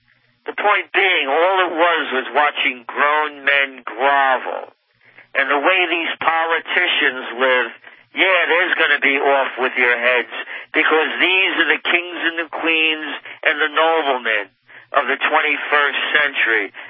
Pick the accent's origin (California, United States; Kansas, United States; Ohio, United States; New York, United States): New York, United States; New York City; Listen, Alex, I grew up in the Bronx. I used to go to Coney Island and Palisades Amusement Park.